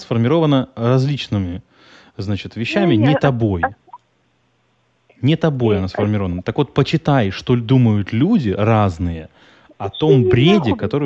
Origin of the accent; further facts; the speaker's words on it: Ukraine; Я гражданин Украины, да. Я украинец.